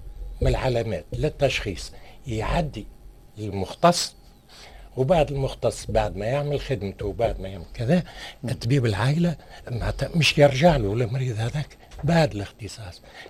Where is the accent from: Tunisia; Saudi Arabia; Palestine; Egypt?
Tunisia; عندنا في صفاقس، عندنا في تونس